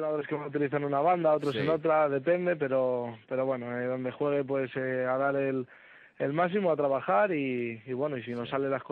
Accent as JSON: {"language": "Spanish", "town": "Salamanca", "region": "Castile and León", "country": "Spain", "said": "Sí, soy de Salamanca."}